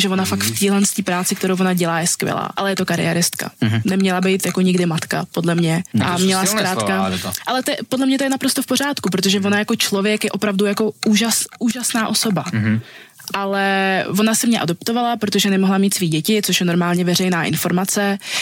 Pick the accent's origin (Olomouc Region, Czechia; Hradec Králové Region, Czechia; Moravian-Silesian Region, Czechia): Olomouc Region, Czechia; Olomouc; born there; Tak narodila som sa v Olomouci.